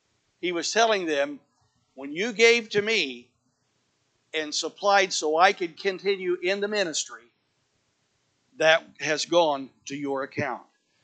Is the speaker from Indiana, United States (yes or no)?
yes; Indiana, United States; And I'm from Indiana. I remember getting my first bicycle for Christmas and trying to ride it out on the slick road that day.